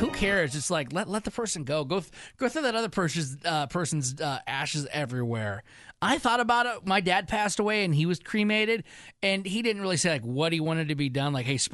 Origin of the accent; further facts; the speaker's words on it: United States; And the 4th of July is not even my favorite holiday, even though I'm very American as can be.